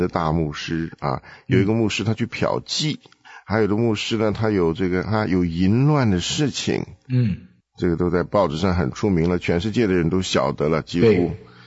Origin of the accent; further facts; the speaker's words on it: China; 我们中国人比较明白的就是说啊，为人师表啊